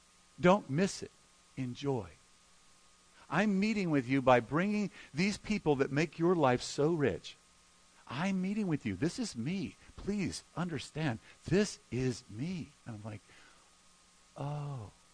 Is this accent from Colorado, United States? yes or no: yes; Denver, Colorado, United States; I'm from Denver. When I was in high school and junior high, so I'd say I probably hail from there.